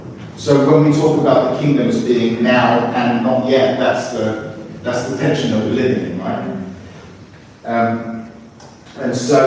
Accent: Cyprus; I'm from Cyprus, right? In Cyprus, the most popular word is tomorrow.

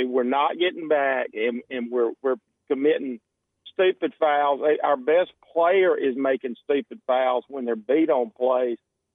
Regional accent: Hope Hull, Alabama, United States; I grew up here in the Hope Hull area. I'm a Hooper Academy guy.

